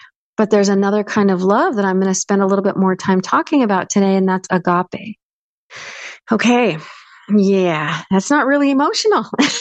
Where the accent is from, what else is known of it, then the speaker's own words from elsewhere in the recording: United States; Now, another thing that I like about my husband's culture, Mexican, I'm American, they hug and kiss each other all the time